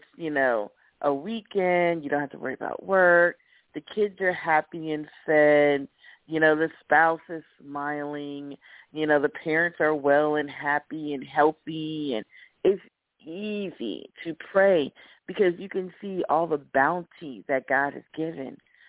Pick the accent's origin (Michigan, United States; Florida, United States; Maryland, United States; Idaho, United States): Florida, United States; Miami; I can tell you, I was raised in Miami, Florida.